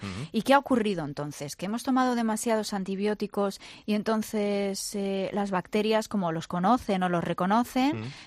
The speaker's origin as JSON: {"language": "Spanish", "town": "Madrid", "region": "Community of Madrid", "country": "Spain", "said": "No solamente somos los madrileños los afortunados"}